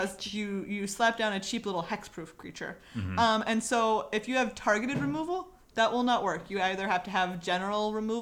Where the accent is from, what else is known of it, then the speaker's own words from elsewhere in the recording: Texas, United States; I grew up in Texas.